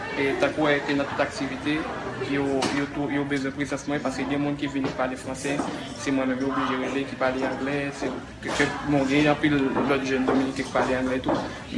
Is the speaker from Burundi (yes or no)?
no; Haiti; pour que Haïtien, en tant qu'Haïtien, côté mieux représenté Haïtien